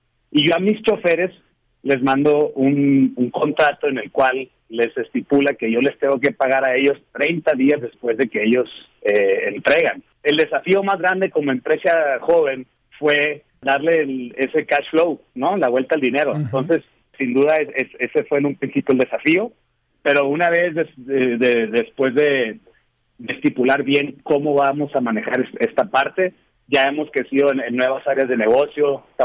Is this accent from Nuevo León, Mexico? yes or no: no; Los Mochis, Sinaloa, Mexico; Por mi acento me imagino que ya lo notaste, que soy de Los Mochis, Sinaloa.